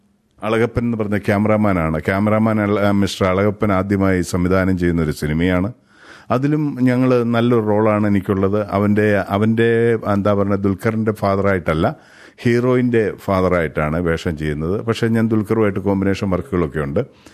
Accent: Piravam, Kerala, India; now in Australia; പിറവം എന്ന് പറയുന്നത് എൻ്റെ നാടാണ്. ഞാൻ ജനിച്ചു, ഞാൻ ആ പിറവം പാലത്തോടെയാണ് നടക്കുന്നത്. ഞാൻ പിറവം പുഴയിലാണ് കുളിച്ചത്.

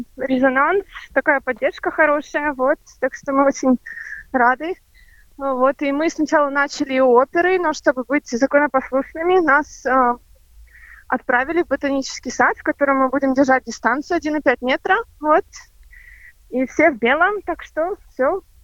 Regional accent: Rogachev, Gomel Region, Belarus; born there; Да, я родилась в Рогачеве, в очень маленьком городе, наверное, около 30 тысяч, наверное, меньше сейчас. Вот, Гомельская область.

